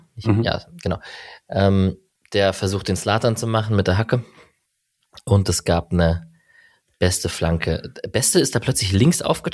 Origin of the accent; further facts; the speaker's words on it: Sweden; Also ich bin in Schweden aufgewachsen